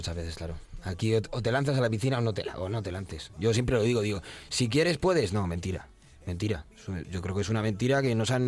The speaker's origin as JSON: {"language": "Spanish", "town": "Toledo", "region": "Castilla-La Mancha", "country": "Spain", "said": "los que somos de Toledo, yo creo que saben por qué lo digo. Es un poco, al final, como en cualquier sitio, pero sí, no es un pueblo, pero no es una ciudad muy grande. Nos conocemos todos."}